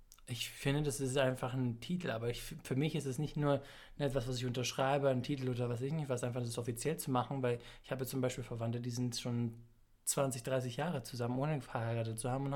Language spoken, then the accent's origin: German; Samos, North Aegean, Greece; da in Samos, wo ich herkomme